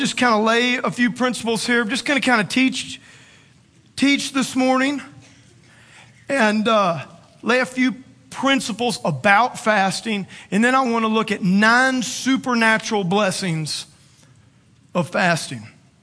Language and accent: English; Louisiana, United States; You know, I'm from South Louisiana. And have you ever heard of Mardi Gras?